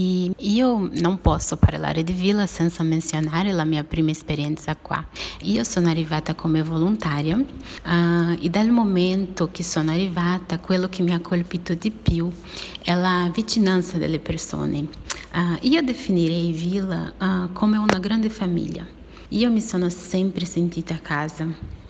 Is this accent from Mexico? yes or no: no; Brazil; Italian is a second language; now in Italy; sono brasiliana